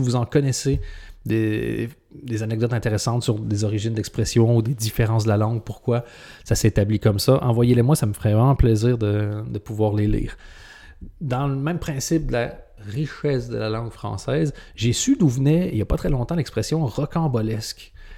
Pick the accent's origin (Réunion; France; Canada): Canada; moved away; c'est quelque chose qui me fascine depuis que j'ai quitté le Canada, donc il y a au moins une quinzaine d'années.